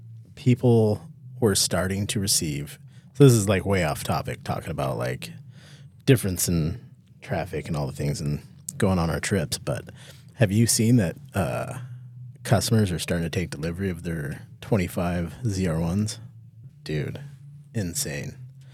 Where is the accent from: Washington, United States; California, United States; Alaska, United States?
Alaska, United States; And I was like, well, I'm from Alaska. I'm never going to see these guys again, probably.